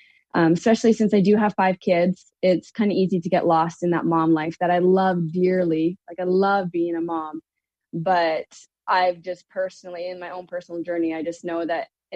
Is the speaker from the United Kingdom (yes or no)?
no; McGrath, Alberta, Canada; moved away as an adult; now in Billings, United States; And we moved from my hometown of McGrath and where I was around my family.